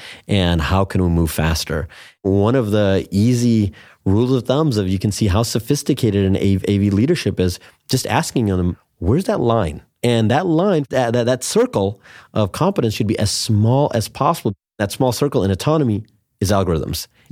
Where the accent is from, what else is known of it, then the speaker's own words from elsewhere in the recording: Detroit, Michigan, United States; I mean, my background, you know, both Peter and I, we grew up in the Detroit area.